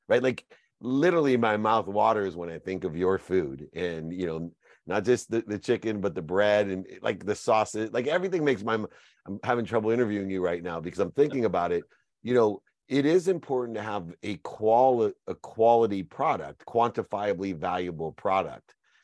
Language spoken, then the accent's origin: English; California, United States; I'm from California, you know, although I went to Louisiana for law school